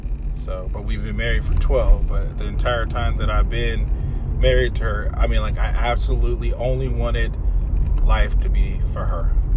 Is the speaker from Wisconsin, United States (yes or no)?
no; Salinas, California, United States; also born or lived in Germany / Atlanta / Fort Ord; I was born in Germany, moved to Atlanta. Atlanta was just an amazing place. But after that, I moved to Salinas, and I lived with my cousin for a little bit until we moved to Fort Ord.